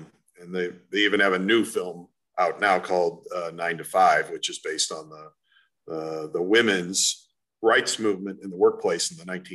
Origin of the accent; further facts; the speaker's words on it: Wellington, Ohio, United States; Well, I grew up in Wellington, Ohio, where my grandfather and my dad had a Chevrolet Oldsmobile dealership, so General Motors.